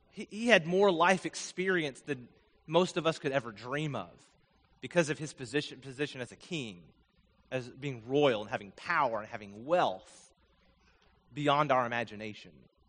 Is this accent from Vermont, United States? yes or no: yes; Vermont, United States; When I was growing up in Vermont, we camped a lot. I had 10 acres, most of that was woods.